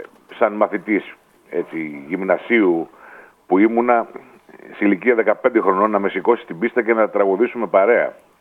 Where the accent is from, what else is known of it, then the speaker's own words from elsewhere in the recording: Athens, Attica, Greece; born there; Εμείς τα δύο τελευταία παιδιά γεννηθήκαμε στην Αθήνα.